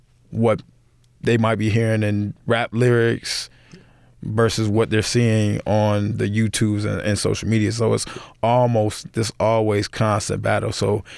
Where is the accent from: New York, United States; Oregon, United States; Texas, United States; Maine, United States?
New York, United States; Buffalo; Growing up in Buffalo, growing up in America